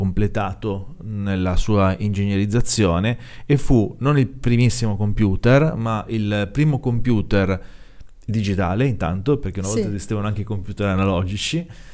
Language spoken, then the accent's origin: Italian; Liguria, Italy; sempre da ligure